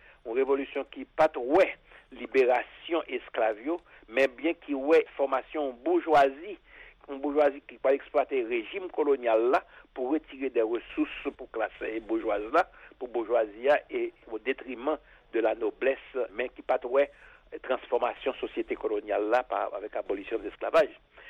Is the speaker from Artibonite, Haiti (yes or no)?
no; Nord, Haiti; dans la zone nord, où je viens en pile